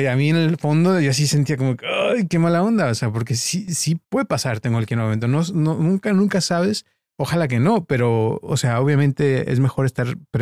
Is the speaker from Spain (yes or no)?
no; Guadalajara, Jalisco, Mexico; cuando yo crecí, pues yo crecí de chico en Guadalajara, en una colonia muy pobre que se llamaba Santa Teresita. Sí. Y pues era como un barrio, ¿no?